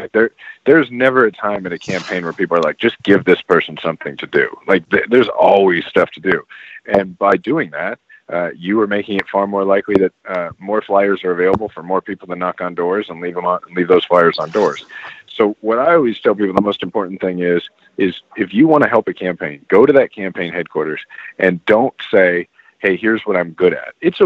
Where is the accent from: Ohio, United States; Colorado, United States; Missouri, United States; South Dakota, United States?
Missouri, United States; Kansas City; I'm actually from Kansas City, Missouri